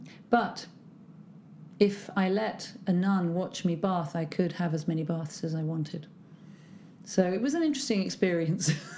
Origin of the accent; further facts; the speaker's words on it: Chelsea, London, United Kingdom; I was born in Chelsea, actually. So every time I walk from Victoria to try yoga, it's a journey through my childhood.